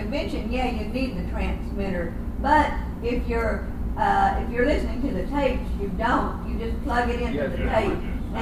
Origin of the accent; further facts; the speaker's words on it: Florida, United States; from Florida, and I have a very important question.